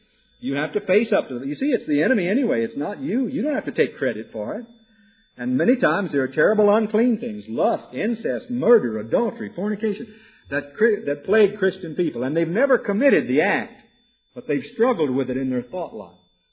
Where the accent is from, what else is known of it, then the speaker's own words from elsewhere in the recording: Wichita Falls, Texas, United States; we went down to a movie downtown in Wichita Falls, Texas. It was my hometown, same place that Aline Arnold's from.